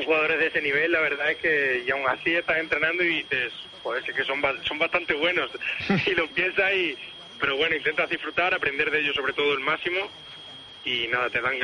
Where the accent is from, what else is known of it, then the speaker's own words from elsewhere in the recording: Badajoz, Extremadura, Spain; No, yo soy de Badajoz.